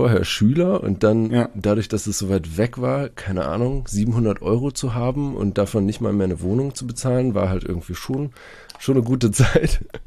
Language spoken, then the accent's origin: German; Baden-Württemberg, Germany; now in Hamburg, Germany; Genau, ich bin in der Nähe von Stuttgart aufgewachsen und da hatte ich halt den Schönbuch so vor meiner Haustür